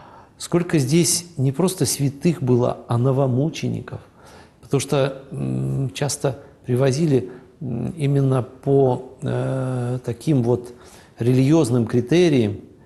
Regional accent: Voronezh, Voronezh Oblast, Russia; Я из центральной части России, я воронежец, да. А у нас по-другому.

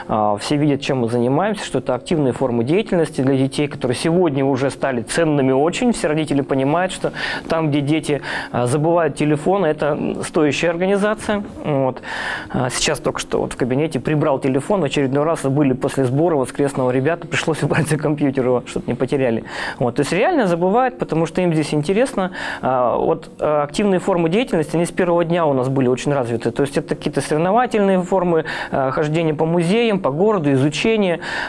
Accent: Yekaterinburg, Sverdlovsk Oblast, Russia; Вот, я коренной екатеринбуржец, у меня родители здесь проживали, здесь и работали. Вот, и, собственно говоря, родился я в уникальном месте, жил в детстве.

